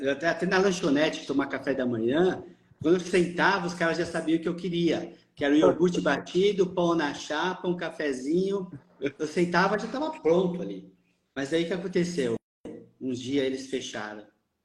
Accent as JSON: {"language": "Portuguese", "region": "São Paulo", "country": "Brazil", "said": "Tinha lá em Curitiba, sou de São Paulo, mas estava em Curitiba, fiz em Curitiba"}